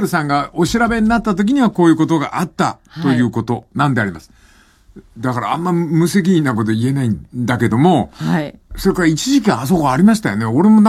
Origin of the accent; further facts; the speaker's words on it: Kyushu, Japan; 九州に行った。はい、博多、熊本だったの、はい。やかましい、やかましい。それは自分のふるさとだから何の抵抗もないけど